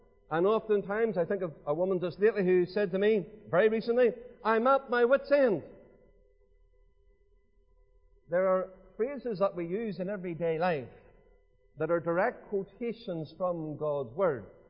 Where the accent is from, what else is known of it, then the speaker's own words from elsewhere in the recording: Lisburn, Northern Ireland, United Kingdom; I was born and brought up in Lisburn. That's where I've lived all of my life. Well, most of my life anyway.